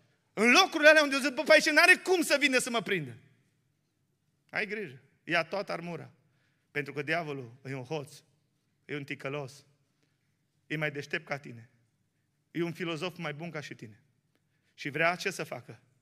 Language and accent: Romanian; Ștei, Bihor County, Romania; Și eu am crescut la Ștei și la vacanțele de vară, la mătușa mea.